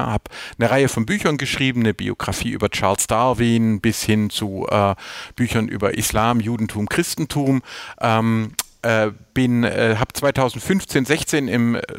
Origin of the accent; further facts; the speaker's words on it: Filderstadt, Baden-Württemberg, Germany; bin dann im Bibelgürtel rund um Stuttgart aufgewachsen in Filderstadt, allerdings nicht religiös, also konfessionsfrei, wie man sagt, bin als junger Erwachsener Christ geworden, evangelischer Christ